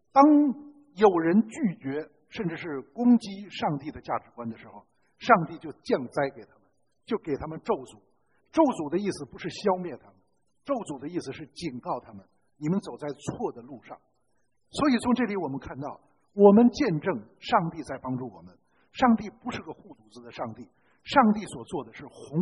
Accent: Tianjin, China; 这个你们知道我是天津人啊，我们天津人有个说法

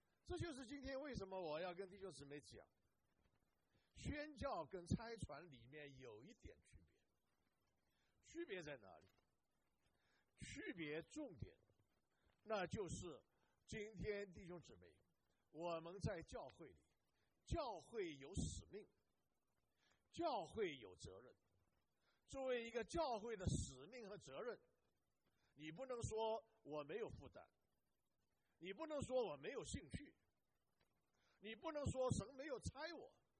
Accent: China; 我们中国人有一句话，千里之行是于哪里啊？足下。

